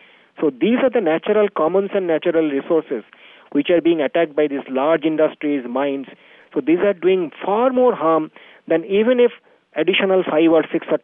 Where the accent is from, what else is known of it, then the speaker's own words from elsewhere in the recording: Gujarat, India; the salt pans that I am coming from Gujarat